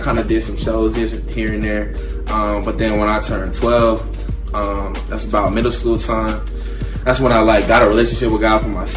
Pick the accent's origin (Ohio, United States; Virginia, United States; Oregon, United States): Virginia, United States; Bristol; also born or lived in Marion; So Marion is like the closest hospital to Chihuahua. So I was born there, but I'm born and raised here in Bristol.